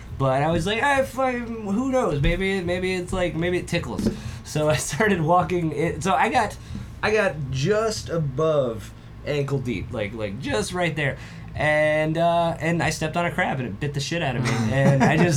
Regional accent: East Coast, United States; Like, I'm from the East Coast, so, you know, I'd seen all of that.

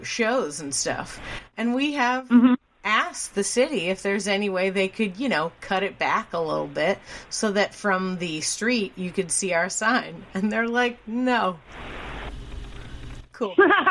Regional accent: Boston, Massachusetts, United States; You know, I'm originally from Boston. In Boston, they love the mob and digging underground.

